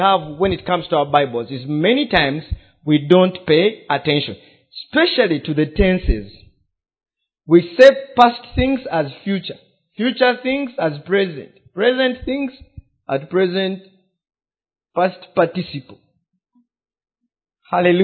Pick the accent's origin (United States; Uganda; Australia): Uganda; first language Luganda; English is a second language; In Luganda, which is my native language, that would mean literally, okuzalibwa omulundi ogwoku.